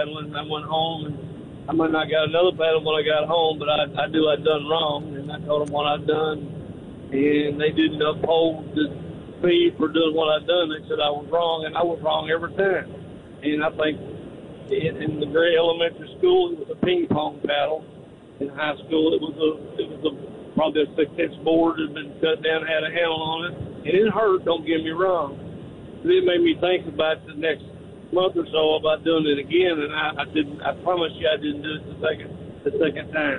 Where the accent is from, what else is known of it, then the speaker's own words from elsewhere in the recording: Arkansas, United States; I was raised in Arkansas. I was paddled several times.